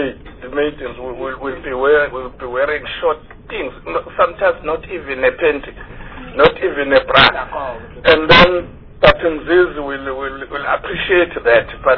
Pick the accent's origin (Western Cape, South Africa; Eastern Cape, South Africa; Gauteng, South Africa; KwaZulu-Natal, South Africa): KwaZulu-Natal, South Africa; I want to tell you that I'm from KwaZulu-Natal.